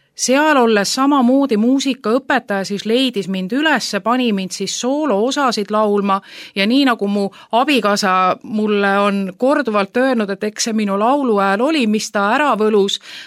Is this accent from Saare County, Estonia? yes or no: yes; Saare County, Estonia; ja tegelikult nüüd juurde tagasi minnes olen mina pärit siis Saaremalt. Sündisin, kasvasin seal mitte usklikus perekonnas.